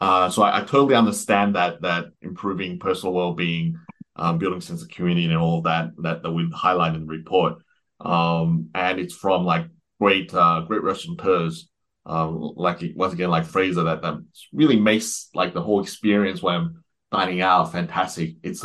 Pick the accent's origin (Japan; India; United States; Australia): Australia; now in United Kingdom; So I moved here in 2019. I'm originally Australian.